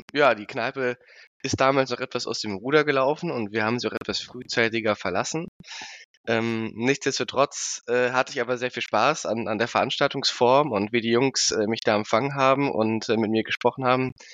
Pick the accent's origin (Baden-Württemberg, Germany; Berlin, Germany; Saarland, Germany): Berlin, Germany; ich bin gebürtiger Berliner, ich bin da geboren und aufgewachsen und habe mein Abitur tatsächlich in einer nahegelegenen Schule von ADH absolviert.